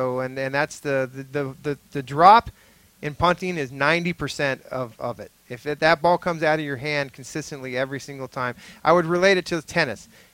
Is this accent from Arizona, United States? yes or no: yes; Phoenix, Arizona, United States; Well, I grew up in Phoenix, Arizona, went to a Catholic school.